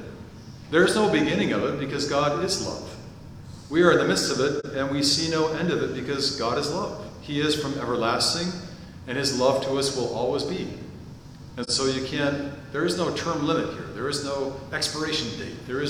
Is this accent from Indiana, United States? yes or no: no; Salt Lake City, Utah, United States; I grew up in Salt Lake City, I graduated from UC Berkeley, and I'm a Christian.